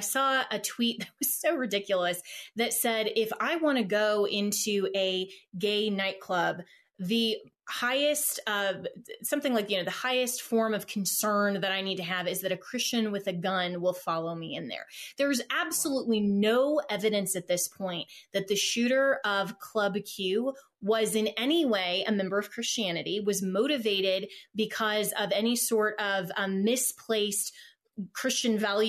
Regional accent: Colorado, United States; Colorado is my home state.

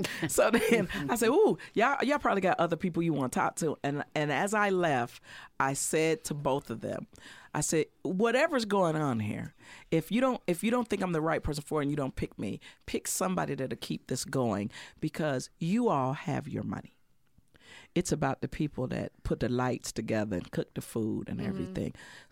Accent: Arkansas, United States; You know, I'm from Arkansas. I'm country, right?

